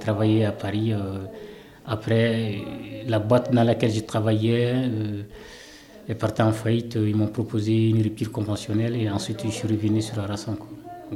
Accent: Mali; moved away as an adult; now in France; donc je viens du Mali. J'ai quitté le Mali depuis 2012, donc c'était à la suite des événements.

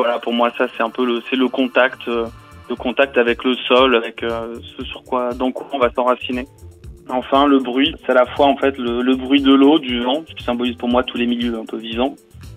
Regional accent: Bayonne, Nouvelle-Aquitaine, France; now in Paris, France; je suis né à Bayonne, je viens du sud-ouest. C'est une région que j'affectionne tout particulièrement, que j'ai quittée il y a quelques temps pour m'installer à Paris.

